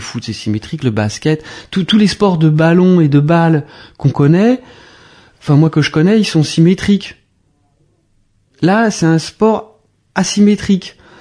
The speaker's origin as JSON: {"language": "French", "region": "Provence-Alpes-Côte d'Azur", "country": "France", "said": "Moi, je viens de la Provence."}